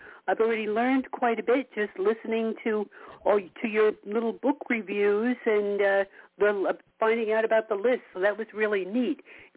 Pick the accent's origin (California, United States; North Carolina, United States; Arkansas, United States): California, United States; also born or lived in New York; now in Maine, United States; So started off in New York. From there, at the age of one, I headed out to California